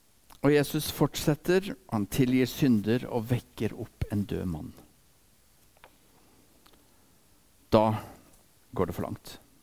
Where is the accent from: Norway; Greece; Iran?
Norway; Grimstad, Agder; also born or lived in Ecuador; Jeg er norsk. Jeg er kanskje fra Grimstad. Men jeg er født i Ecuador.